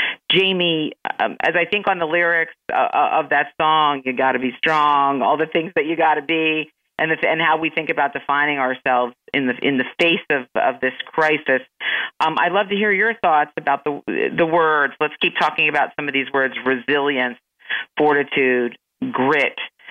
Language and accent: English; Philadelphia, Pennsylvania, United States; I'm from Philadelphia, so I know a thing or two about grit.